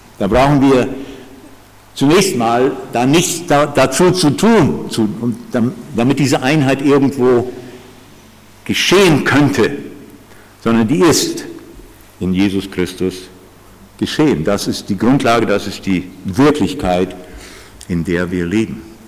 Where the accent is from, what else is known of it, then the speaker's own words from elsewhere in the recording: Germany; Mentalität, Prägung, die wir haben als Deutsche sozusagen.